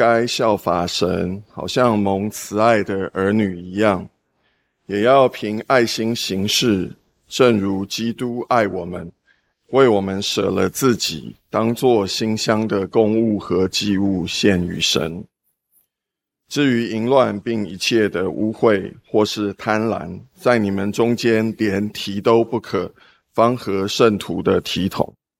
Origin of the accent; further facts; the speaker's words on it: Taiwan; moved away; 我小时候在台湾其实不是一个学业很好的孩子，那因为如此，我爸妈就送我出国。